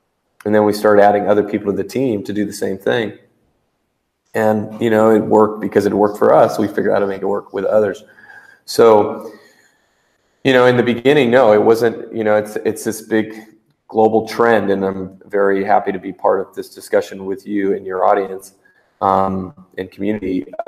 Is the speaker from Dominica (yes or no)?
no; Florida, United States; also born or lived in Europe / New Zealand; I'm not from here. I've lived 6 years. I grew up in Florida. I lived 6 years in Europe as a kid. I lived in New Zealand for 2 years.